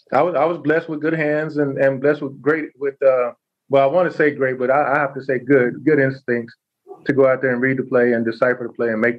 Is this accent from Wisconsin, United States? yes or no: no; Texas, United States; Man, I grew up in Texas, man. So with that being said, you know, we're born with footballs in our hands down there.